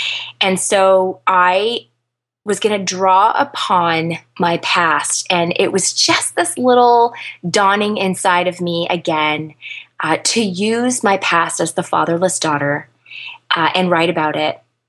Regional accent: Canada; And because I'm Canadian, it was glorious.

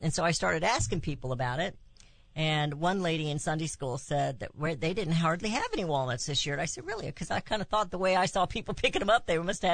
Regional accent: Raytown, Missouri, United States; I came from Kansas City area, Raytown. And when I came down here, I joined the cheerleading squad in high school.

